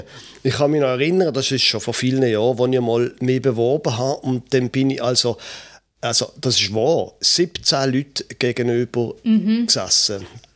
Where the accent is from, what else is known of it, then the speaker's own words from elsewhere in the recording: Basel, Basel-Stadt, Switzerland; now in Klettgau, Switzerland; Ich bin in Basel aufgewachsen, hatte nie gedacht, dass ich einmal noch nördlicher wohnen würde als Basel, aber das mache ich jetzt. Ich bin 54 Jahre alt